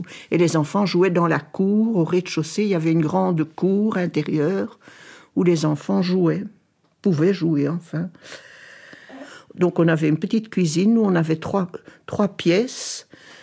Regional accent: Brussels, Brussels-Capital Region, Belgium; born there; Moi, je suis née à Bruxelles, à l'hôpital Saint-Pierre.

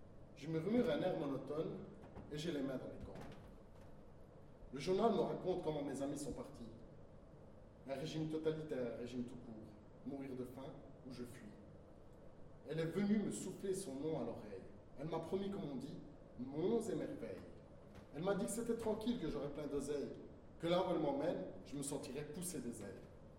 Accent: Turkey; je suis turc.

